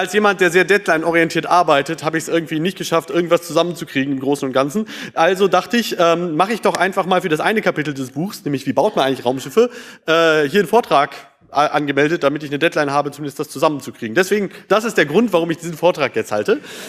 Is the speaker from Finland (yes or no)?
yes; Finland; now in Germany; Ich komme aus Finnland